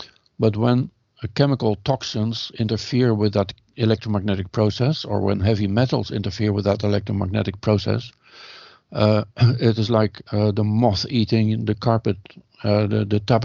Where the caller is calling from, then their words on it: Netherlands; I'm speaking from the Netherlands now